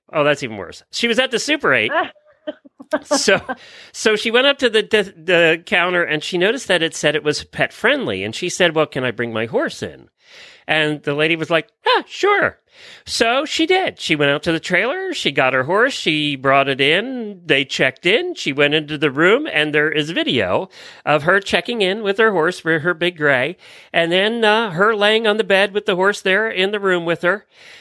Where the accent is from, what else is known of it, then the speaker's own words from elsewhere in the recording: Phoenix, Arizona, United States; from Phoenix, Arizona.